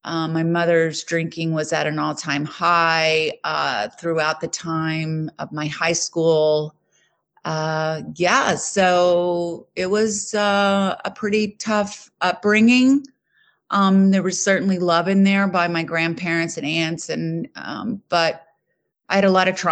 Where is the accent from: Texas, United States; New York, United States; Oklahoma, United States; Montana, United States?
Texas, United States; Houston; also born or lived in Colorado / Los Angeles; now in New Jersey, United States; like you said, and I'm originally from Houston, Texas. I now live in New Jersey.